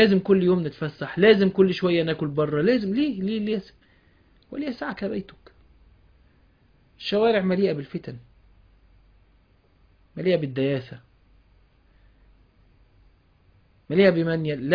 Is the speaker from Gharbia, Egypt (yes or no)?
no; Alexandria, Alexandria Governorate, Egypt; ساعات وانا اسكندراني فعلى الطريق، لاني بروح القاهرة على طول